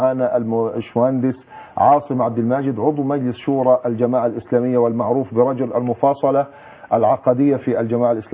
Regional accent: Egypt

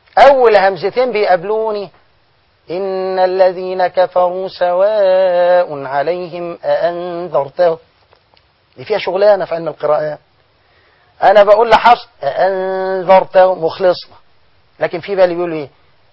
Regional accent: Egypt; احنا كمصريين بنقول بيوت ولا بيوت؟

